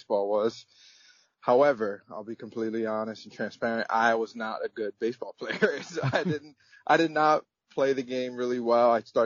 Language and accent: English; United States; As much as I am American, I am also my mother's culture, and my father's culture, which is Dominican.